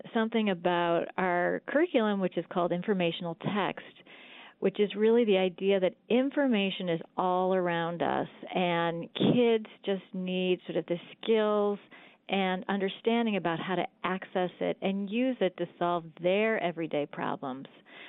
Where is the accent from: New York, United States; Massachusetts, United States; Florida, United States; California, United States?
New York, United States; Rochester; Because growing up in Rochester, as we know, Wegmans is really kind of the hub of the community.